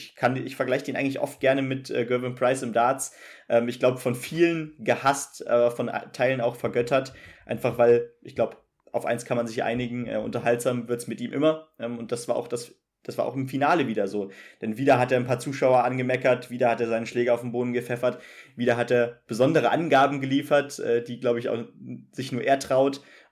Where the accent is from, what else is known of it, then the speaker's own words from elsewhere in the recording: Russia; born there; German is a second language; als gebürtige Russin ist es dann immer schwer, den Schlussstrich zu ziehen